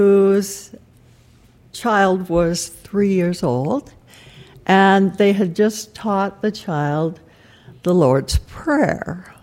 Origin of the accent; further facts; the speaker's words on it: Nairobi, Kenya; As I grew up in Nairobi, which was a British colony at that time